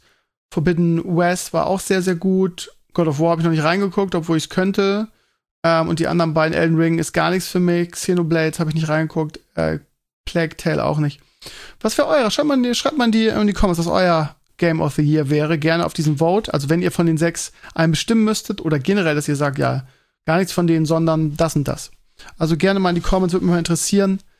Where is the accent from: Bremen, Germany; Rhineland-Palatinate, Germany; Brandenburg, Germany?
Bremen, Germany; in Hamburg heißt das Bücherhalle, aber kenne ich als Bremer nicht den Begriff.